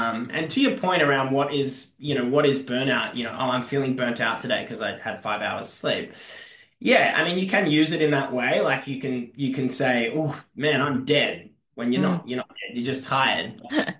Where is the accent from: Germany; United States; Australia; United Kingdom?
Australia; moved back home to the tiny desert town that I grew up in Australia to live with my mum